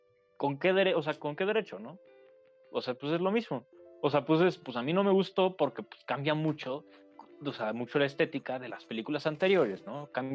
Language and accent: Spanish; Mexico; pues es porque yo soy mexicano, ¿no?